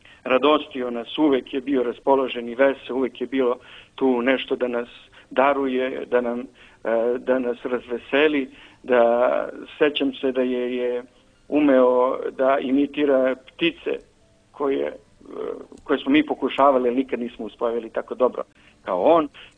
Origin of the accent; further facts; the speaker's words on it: Kosovo; born there; Rođen sam, dakle, na Kosovu i Metohiji, od malena ga se sećam.